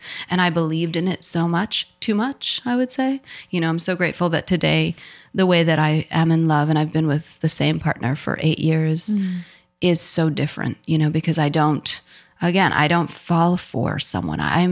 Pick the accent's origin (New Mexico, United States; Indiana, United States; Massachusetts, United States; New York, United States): New York, United States; I don't know how to drive because I'm a New Yorker.